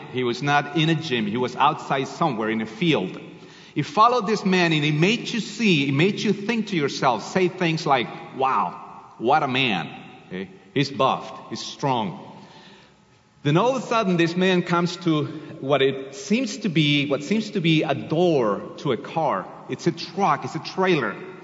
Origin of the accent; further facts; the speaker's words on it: Colombia; So, as Pastor said, I'm from Colombia, South America.